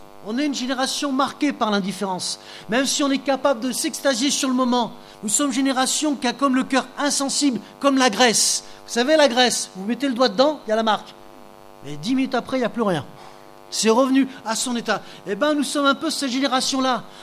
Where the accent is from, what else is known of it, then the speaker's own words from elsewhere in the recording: Décines, Auvergne-Rhône-Alpes, France; Dans l'église où j'ai grandi à Décines